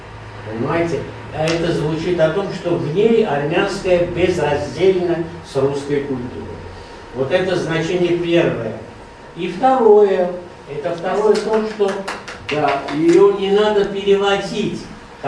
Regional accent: Armenia; И, конечно, мы, армяне, радуемся, что ты получаешь признание даже за пределами Российской Федерации.

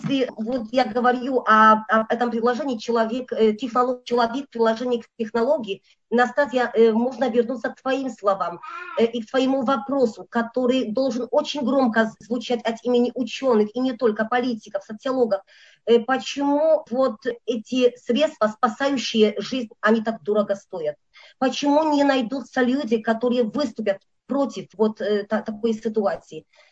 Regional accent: Poland; У нас в Польше, потому что я вот из Польши, да, но теперь очень сложная ситуация с коронавирусом

